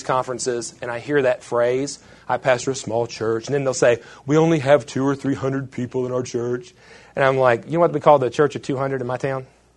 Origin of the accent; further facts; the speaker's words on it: West Virginia, United States; I pastor a small church in a small town in my home state of West Virginia.